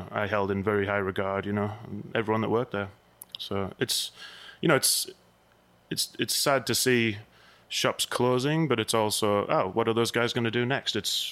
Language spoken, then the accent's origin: English; England, United Kingdom; now in United States; Well, I was either living in the US or very, very... close to living in the US because that's when I moved here from England.